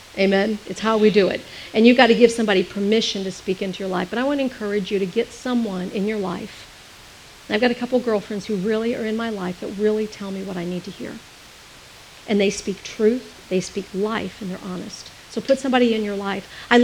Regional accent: East Coast, United States; now in California, United States; I came from the East Coast. We moved here from outside of New York.

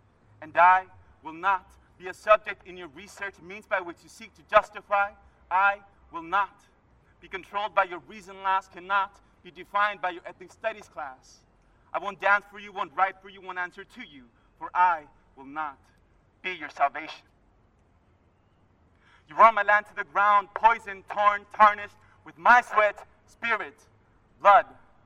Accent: San Jose, California, United States; I'm from San Jose, California.

